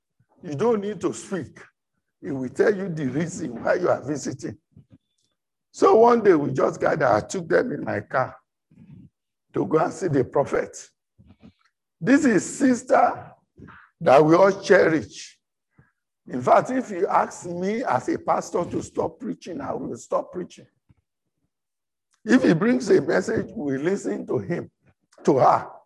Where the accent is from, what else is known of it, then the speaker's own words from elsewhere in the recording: Nigeria; first language Yoruba; English is a second language; I heard some people speaking Yoruba. That's my mother tongue in another word.